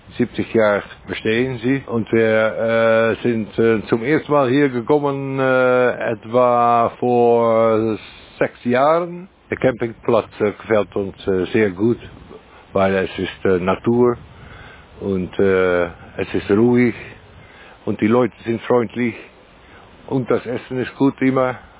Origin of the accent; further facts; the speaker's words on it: Zeeland, Netherlands; German is a second language; Wir kommen aus Holland, aus Zeeland. Das ist im Südwesten